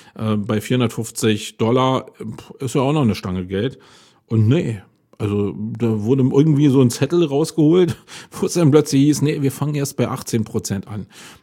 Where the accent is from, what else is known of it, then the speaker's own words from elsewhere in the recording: Germany; Aber ich fand es als Deutscher jetzt irgendwie ein bisschen komisch.